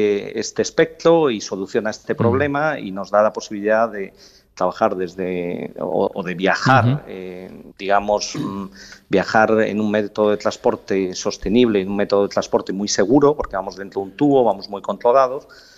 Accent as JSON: {"language": "Spanish", "country": "Spain", "said": "para los que somos españoles y conocemos bien el AVE"}